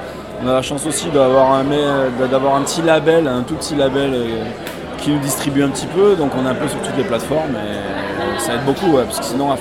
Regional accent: Bagnols-sur-Cèze, Occitanie, France; Ouais, alors en fait on vient du Gard, on vient de Bagnols-sur-Cèze, pour Saint-Esprit, par là-bas

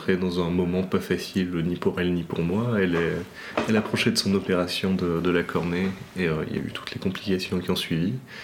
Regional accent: Réunion, France; moved away; also born or lived in Montpellier / Ardèche; J'ai 36 ans. Je viens de La Réunion et j'ai pas mal vadrouillé depuis dans différentes villes de la métropole. Donc j'ai été à Montpellier, j'ai été un petit peu en Picardie. L'Ardèche, c'est le coin où j'ai passé le plus de temps, je crois.

